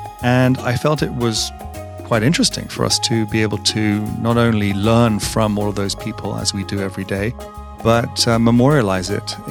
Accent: England, United Kingdom; now in United States; I grew up in England, and I have been here now much longer than I was ever there, which is kind of strange.

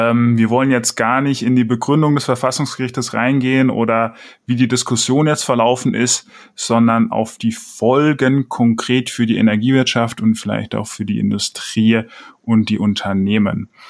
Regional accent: Bavaria, Germany; Ich komme ja auch aus Unterfranken, deswegen hat es mir besonders viel Spaß gemacht.

